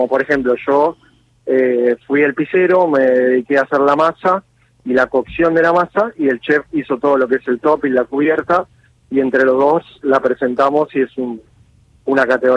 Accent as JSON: {"language": "Spanish", "country": "Argentina", "said": "yo soy muy argentino, me gusta mucho mi país y es muy raro que me pueda ir porque tengo mucho arraigo sentimental."}